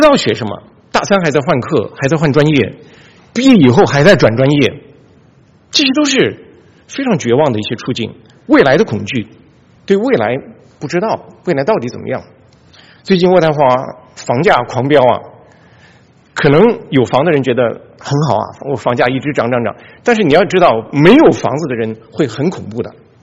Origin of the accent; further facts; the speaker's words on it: Inner Mongolia, China; 我小的时候在内蒙古长大